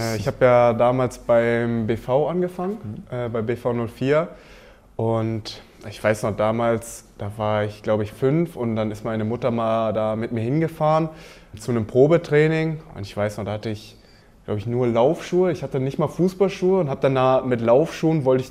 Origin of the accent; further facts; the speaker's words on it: Düsseldorf, North Rhine-Westphalia, Germany; born there; Ja, weil ich halt aus Düsseldorf kam auch und ja, halt einfach als gebürtiger Düsseldorfer